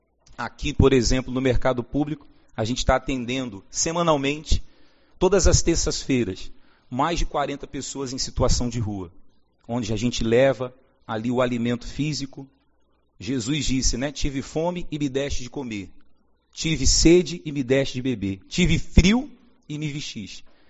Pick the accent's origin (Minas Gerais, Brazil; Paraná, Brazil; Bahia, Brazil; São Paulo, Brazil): São Paulo, Brazil; now in Uruguaiana, Brazil; eu sou natural de São Paulo e a gente tem seguido esse mundo afora pregando a palavra de Deus. No Rio Grande do Sul eu estou há 16 anos, aqui em Uruguaiana há 2 anos e 2 meses.